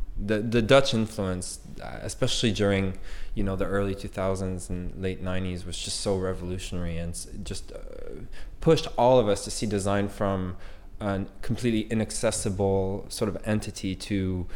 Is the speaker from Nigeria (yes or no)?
no; Montreal, Quebec, Canada; as a Canadian from Montreal